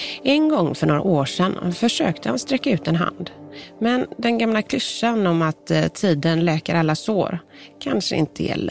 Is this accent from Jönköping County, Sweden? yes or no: no; Gothenburg, Västra Götaland County, Sweden; Som den göteborgare jag är så fick jag faktiskt göra en snabb koll.